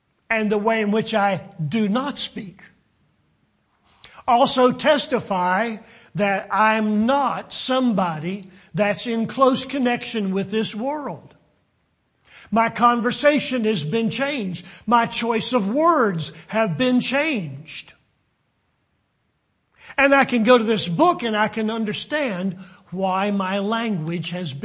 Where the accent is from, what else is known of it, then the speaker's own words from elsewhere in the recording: United States; Well, they recognize I'm from America. They've heard my accent via all the media that's available in our day. I would be recognized as an American citizen.